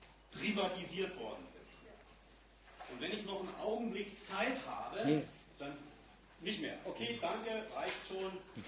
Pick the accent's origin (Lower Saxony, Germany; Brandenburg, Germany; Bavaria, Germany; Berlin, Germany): Berlin, Germany; ich komme aus Lichtenberg.